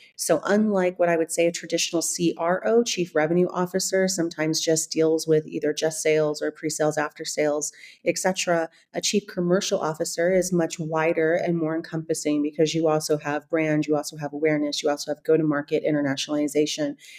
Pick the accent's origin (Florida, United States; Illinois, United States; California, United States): California, United States; now in Germany; they can probably tell from my accent, I'm not from Germany. I'm actually from the States, from California.